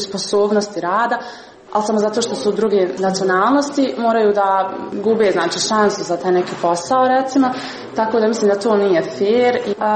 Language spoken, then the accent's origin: Bosnian; Brčko, Brčko District, Bosnia & Herzegovina; ja sam iz Brčkog i tamo se dosta gleda da sve bude podijeljeno na 3 dijela.